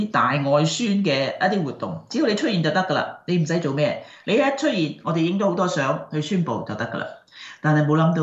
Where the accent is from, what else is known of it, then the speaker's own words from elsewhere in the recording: Hong Kong; moved away; 佢話你邊度嚟㗎？我話我原本嚟自香港